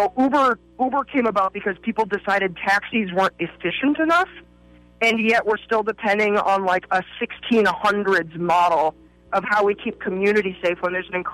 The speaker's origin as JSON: {"language": "English", "town": "Minneapolis", "region": "Minnesota", "country": "United States", "said": "Like, I, you know, although I'm from Minneapolis, I actually went to college at Santa Clara University in the South Bay"}